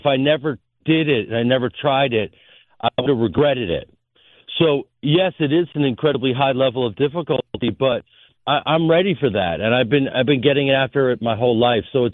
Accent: Evanston, Illinois, United States; Well, growing up in Evanston at the Piven Theater, first job is at Second City

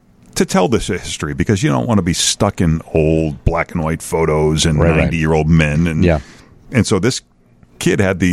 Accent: Boston, Massachusetts, United States; I grew up in Boston, and we never traveled anywhere, so it's all I knew. It was my normal.

